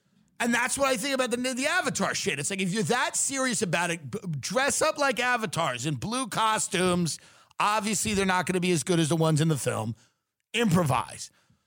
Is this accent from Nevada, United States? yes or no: no; Long Island, New York, United States; Maybe it's because I'm from Long Island where women are some of them are very masculine.